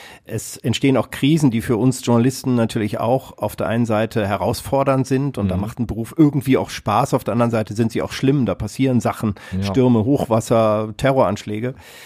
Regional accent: Kassel, Hesse, Germany; ich komme ja aus Kassel und damals hatte man tatsächlich noch so Kassetten aus dem Kassettenrekorder

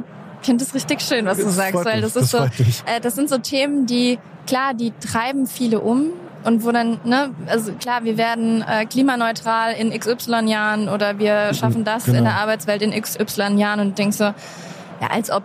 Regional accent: North Rhine-Westphalia, Germany; Same, ich komme auch aus NRW.

